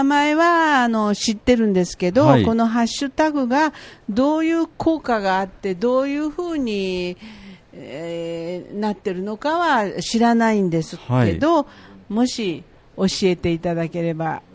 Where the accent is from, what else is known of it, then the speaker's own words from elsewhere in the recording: Aichi, Japan; now in Nagoya, Japan; 私は東三河の出身ですので、はい、ジャンダラリンの世界ですので、はい、あまりその出あがくとかそういうのはあんまり自分の中では言ってないつもりなんですけれど、もう名古屋に住んで46年ぐらいになります